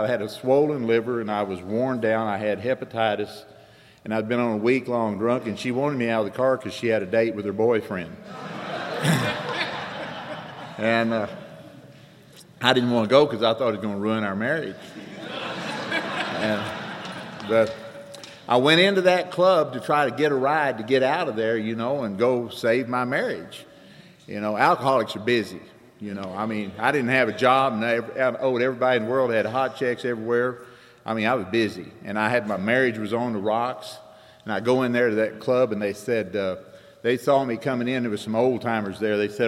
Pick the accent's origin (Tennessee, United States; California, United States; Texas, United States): Texas, United States; Austin; I'm an alcoholic from Austin, Texas.